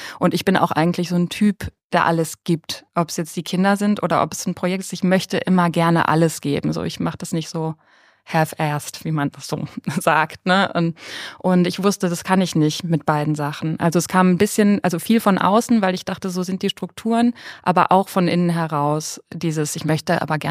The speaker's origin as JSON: {"language": "German", "town": "Cologne", "region": "North Rhine-Westphalia", "country": "Germany", "also_born_or_lived": "New Zealand", "said": "Bis jetzt bin ich wieder in Köln, wo ich herkomme"}